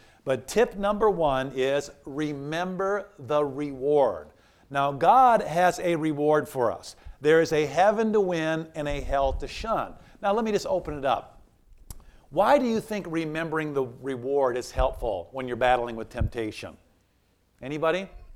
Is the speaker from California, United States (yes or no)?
no; Minnesota, United States; because I'm from Minnesota originally